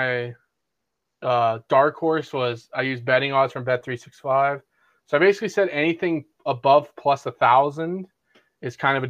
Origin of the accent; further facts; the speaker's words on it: Canada; Like, I think as a Canadian, I think we have potential to be a good.